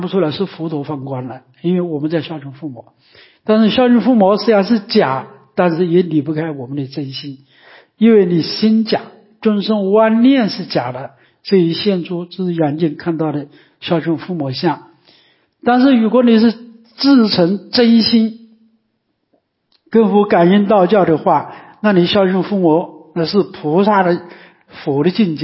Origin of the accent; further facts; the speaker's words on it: China; 但是我们中国人跑上去念经不动，真的，一点都不动